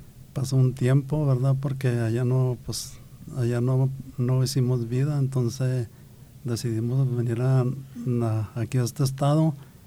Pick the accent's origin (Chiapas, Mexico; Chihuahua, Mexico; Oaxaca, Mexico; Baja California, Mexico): Chihuahua, Mexico; also born or lived in Huazapares; now in United States; Sí, yo soy del estado de Chihuahua y de un pueblito que se llama Huazapares, allí nací. Pero he vivido en la mayoría, la mayor parte he vivido en Chihuahua, en la capital. Entonces ya después de allí, ya me vine para Estados Unidos cuando tenía 18 años, que ya hacen muchos años.